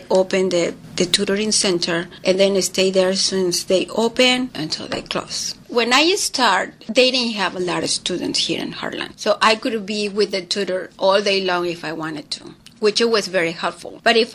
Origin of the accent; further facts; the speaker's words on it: Mexico City, Mexico; English is a second language; now in United States; I came to United States in 1997, and I married an American man. I am original from Mexico City.